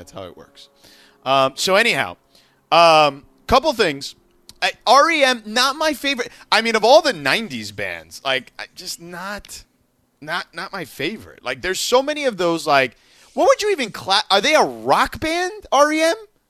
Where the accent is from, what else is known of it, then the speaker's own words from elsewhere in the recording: Washington, District of Columbia, United States; Yeah, I wanted to play for my hometown team. I didn't do it, but it's all good. I'm worried about my team. The Washington Wizards are in the play-in right now.